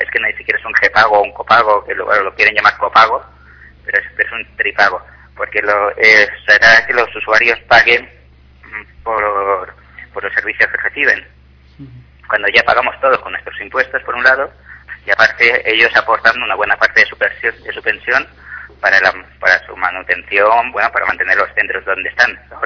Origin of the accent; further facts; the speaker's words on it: Ibi, Valencian Community, Spain; En Ibi, en Alicante.